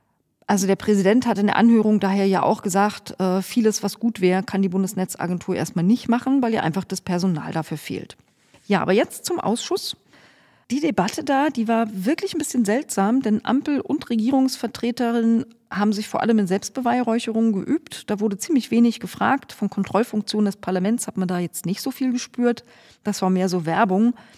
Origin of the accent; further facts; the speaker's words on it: East Germany, Germany; Jo, ich bin in der DDR aufgewachsen